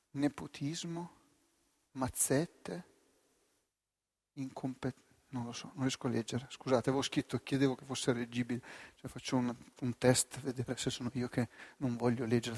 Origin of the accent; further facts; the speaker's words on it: Rome, Lazio, Italy; Sono di Roma da tre generazioni, ma sette, anzi.